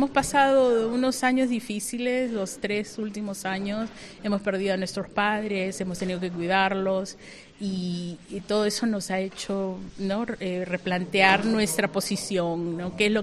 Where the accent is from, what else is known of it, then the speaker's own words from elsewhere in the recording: Lima, Peru; now in United States; Y yo soy de Lima, vivo en la costa, me encanta, nosotros vivimos en Florida, cerca de la playa